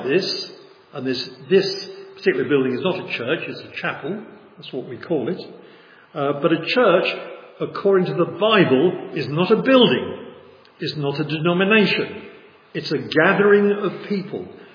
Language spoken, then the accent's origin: English; United Kingdom; But of course, we're all English.